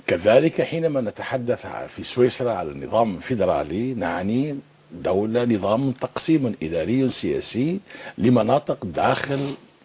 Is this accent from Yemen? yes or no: no; Libya; ويهمني الشأن الليبي كليبي يعني